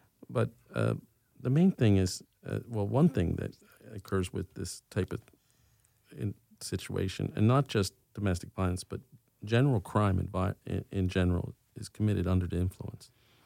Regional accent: New Jersey, United States; But I was born there. I was raised in New Jersey. And, you know, I became a lawyer.

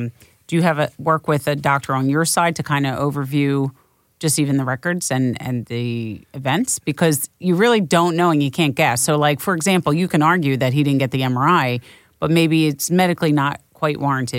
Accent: Philadelphia, Pennsylvania, United States; now in Washington Township, United States; I'm a New Jerseyan. You know, I was originally from South Philly. We share the same background. You know, I live in Washington Township in South Jersey.

